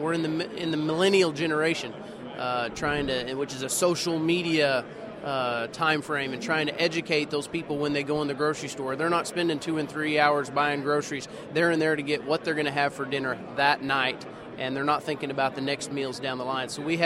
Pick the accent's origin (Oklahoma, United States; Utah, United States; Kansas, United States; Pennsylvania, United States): Oklahoma, United States; Stillwater; I'm from Stillwater, Oklahoma.